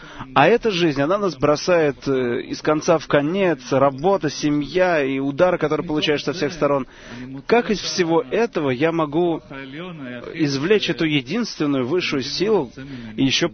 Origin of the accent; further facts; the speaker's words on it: Acre, Northern District, Israel; я из Акко.